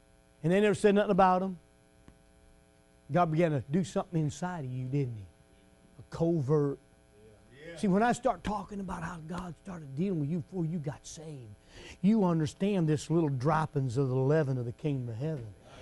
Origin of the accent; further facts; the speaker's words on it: United States; Listen, I love the fact that I'm an American.